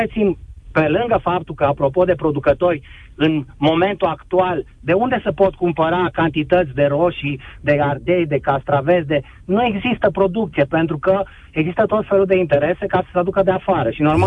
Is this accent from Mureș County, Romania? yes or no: no; Timișoara, Timiș County, Romania; moved away as an adult; now in Cugir, Romania; chiar dacă sunt din Timișoara, de 30 de ani sunt adoptat în Cugir, un orășel mai mic, cu venituri medii